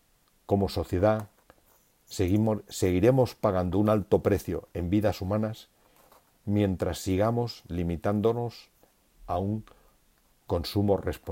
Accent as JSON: {"language": "Spanish", "country": "Spain", "said": "Sé que como españoles tenemos la tradición de acompañar todo con alcohol"}